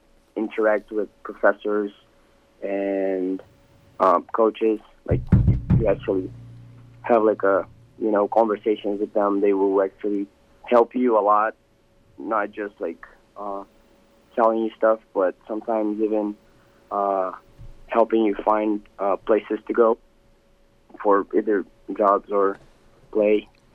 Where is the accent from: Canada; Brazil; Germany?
Brazil; Santa Maria, Rio Grande do Sul; now in United States; Santa Maria, Brazil, yeah.